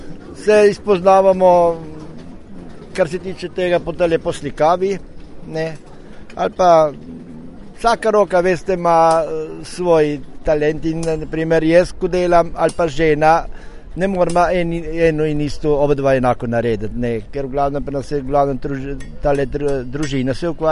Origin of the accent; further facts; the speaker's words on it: Ribnica, Southeast Slovenia, Slovenia; prihajam iz Ribnice